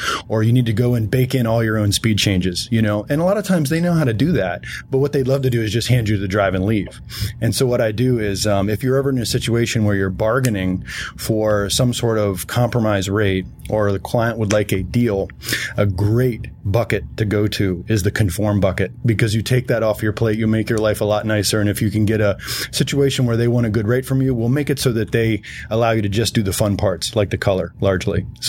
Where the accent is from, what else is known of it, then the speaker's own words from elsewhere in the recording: Los Angeles, California, United States; I'm a colorist from Los Angeles.